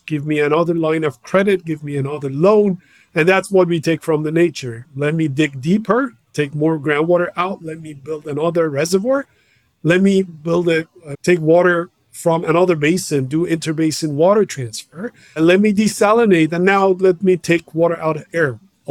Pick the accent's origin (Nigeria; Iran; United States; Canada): Iran; English is a second language; So I'm from Iran